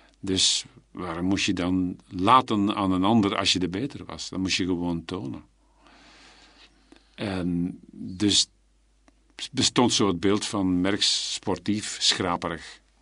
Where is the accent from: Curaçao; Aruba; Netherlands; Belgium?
Belgium; Pellenberg, Flemish Brabant; Ik ben van Pellenberg en Lovenjoel afkomstig, die van Meesel Kiezigem, dat ligt vlakbij.